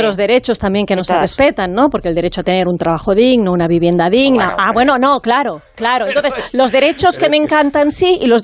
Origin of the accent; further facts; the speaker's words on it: Catalonia, Spain; first language Catalan; Spanish is a second language; veis las dificultades enormes que tenemos los catalanes para expresarnos en castellano. Incluso los que en casa hablábamos en catalán, los que nuestros amigos hablaban en catalán y los que íbamos al colegio en catalán.